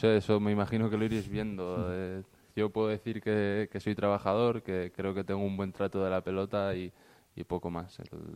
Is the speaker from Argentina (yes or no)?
no; Asturias, Spain; ya como último recurso pues era irme al equipo de mi tierra. Al Sporting no podía ir, me fui al Oviedo y ahí apostaron por mí